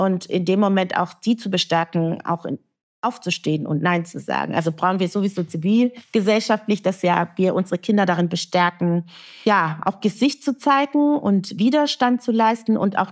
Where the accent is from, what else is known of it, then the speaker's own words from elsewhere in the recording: Baden-Württemberg, Germany; Also ich komme aus dem Schwäbischen, wie ich schon gesagt habe